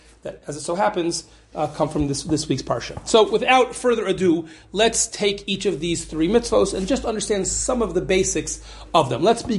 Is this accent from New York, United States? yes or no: no; Ohio, United States; I grew up in Ohio. There's a lot of grain there. I didn't grow up in Nebraska or not in Ukraine where there's even more grain.